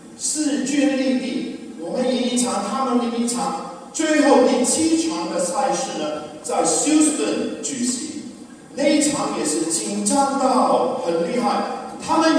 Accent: China; 因为我是一个在传统教养长大的中国男孩

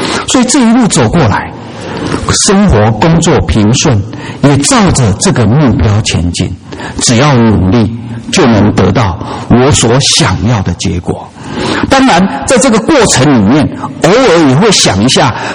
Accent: Taiwan; 我从台湾来的

